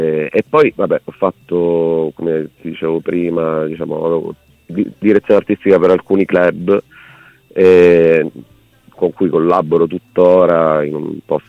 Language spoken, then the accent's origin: Italian; Barcellona Pozzo di Gotto, Sicily, Italy; io sono di Barcellona Pozzo di Gotto, okay, che è paese in provincia di Messina.